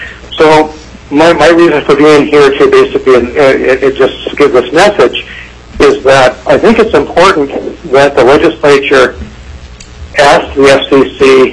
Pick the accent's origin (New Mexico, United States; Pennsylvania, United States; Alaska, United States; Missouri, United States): Alaska, United States; Wrangell; I'm from Wrangell, Alaska.